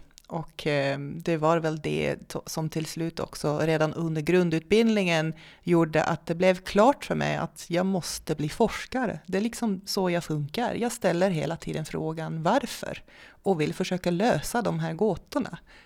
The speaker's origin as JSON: {"language": "Swedish", "country": "Netherlands", "second_language": "Swedish", "moved": "as an adult", "lives_now": "Sweden", "said": "Ursprungligen är jag från Nederländerna, men jag flyttade till Sverige för snart 12 år sedan och har bott här uppe i 8 år nu, tror jag."}